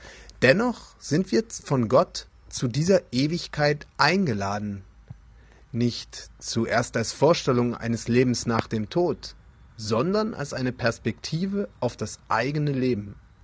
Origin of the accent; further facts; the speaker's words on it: Frankfurt, Hesse, Germany; ich komme aus Frankfurt, bin Dachdecker und Theologe.